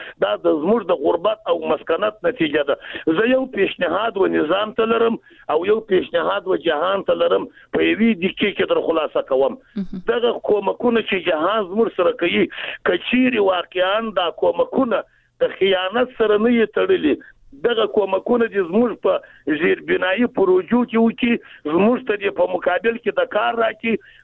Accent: Jowzjan, Afghanistan; زه د بغلان نه یم جز جان نه یم

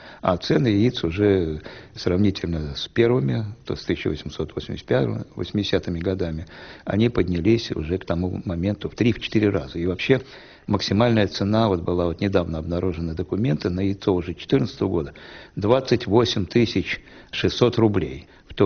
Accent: Saint Petersburg, Russia; Я вот родился на Васильевском острове

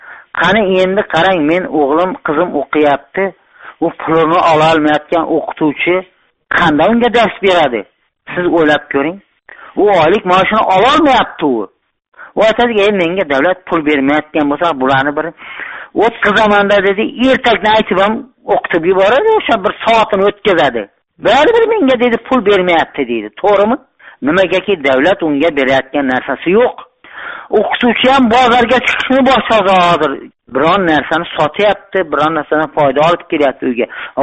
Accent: Xorazm Region, Uzbekistan; now in Bogdanovich, Russia

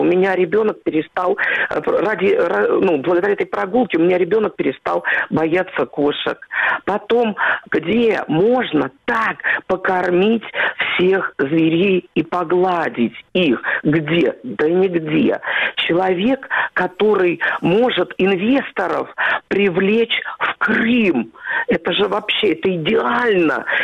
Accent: Moscow, Russia; Доброе утро. Я из Москвы

